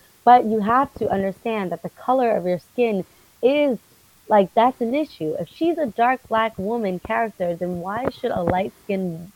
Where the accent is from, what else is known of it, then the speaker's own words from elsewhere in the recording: the South, United States; Like I said, I grew up in the South, but my experience was different because I was in a predominantly Puerto Rican and white community.